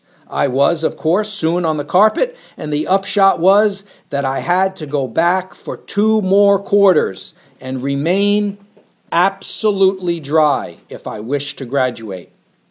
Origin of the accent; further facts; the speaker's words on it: St. Johnsbury, Vermont, United States; Finally, my father had to send a doctor out from my hometown. So we're in St. Johnsbury, Vermont, and he's sending them all the way to Akron, Ohio, right?